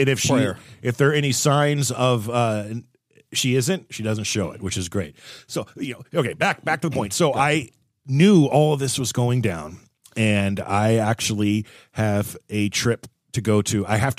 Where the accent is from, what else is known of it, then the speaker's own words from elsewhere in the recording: California, United States; Oh man, I grew up in Southern California